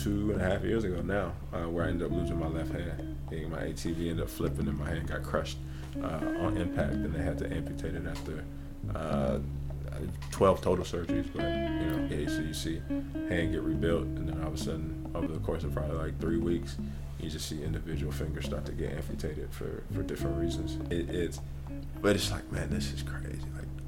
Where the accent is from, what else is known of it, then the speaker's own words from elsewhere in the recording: Charlotte, North Carolina, United States; It's a lot of love. It's a lot of pride. It wasn't as transient. So people from Charlotte were actually from Charlotte, not like Atlanta where you got people from all over the place.